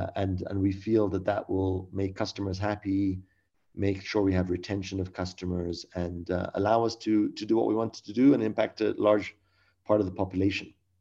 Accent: Kenya; moved away as an adult; also born or lived in California; now in South Africa; I grew up in Kenya, studied economics in California, came to South Africa about 15 years ago.

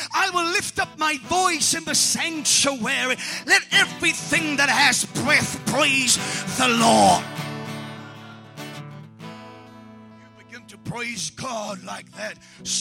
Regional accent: Port Elizabeth, Eastern Cape, South Africa; now in -; Kataza is tormenting. That's a Port Elizabeth word. I come from Port Elizabeth.

